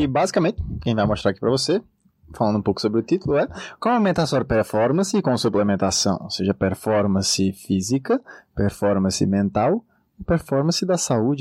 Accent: Natal, Rio Grande do Norte, Brazil; Isso, somos naturais de Natal. Quer dizer, eu sou e sou natural também.

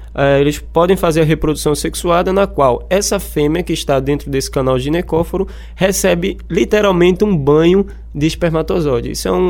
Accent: Amaraji, Pernambuco, Brazil; Eu sou da cidade de Amaragi, e a cidade de Amaragi é uma cidade rica em rio, rica em água doce.

